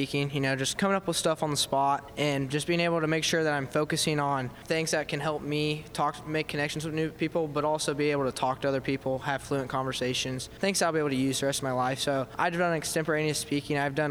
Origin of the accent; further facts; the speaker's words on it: Fowler, United States; Yeah, I'm from Fowler. So, I mean, you saw it when you were driving here. It's lots of fields, lots of windmills.